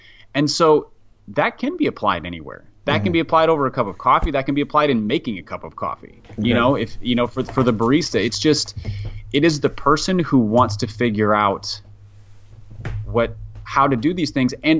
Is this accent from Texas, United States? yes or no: no; Minneapolis, Minnesota, United States; I mean, I grew up in Minneapolis, and during the time I was growing up, thousands, tens of thousands of Somalis were fleeing.